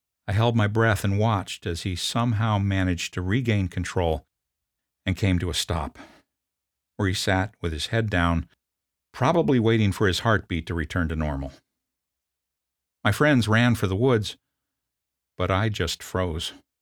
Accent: Indiana, United States; Growing up in Indiana at the age of 12 also meant having lots of fun with snow.

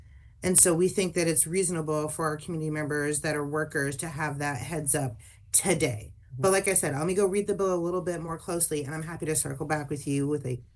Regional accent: United States; when it came to my ability as an American to be in possession of a weapon.

